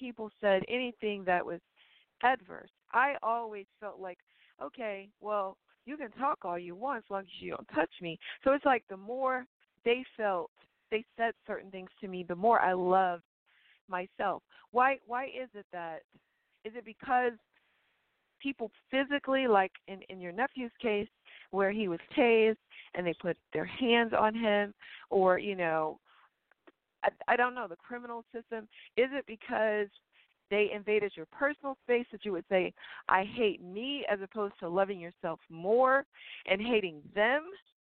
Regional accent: Miami, Florida, United States; I was raised in Miami, so it's like a melting pot of sorts.

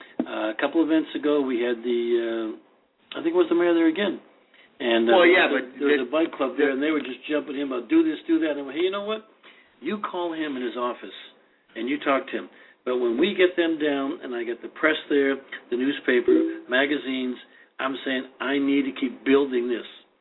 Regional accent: California, United States; See, I'm from California, and that just blew me out the door.

